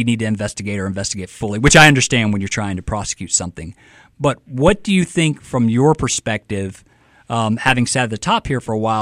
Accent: Prichard, Alabama, United States; And so I grew up here in Pritchard, between Pritchard with my mother and father, and then in the Tolmanville area with my grandmother, and down the bottom with my aunts and uncles.

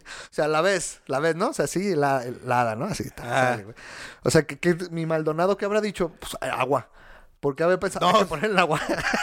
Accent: Guadalajara, Jalisco, Mexico; Yo creo que eso nos hunde como tapatíos, güey.

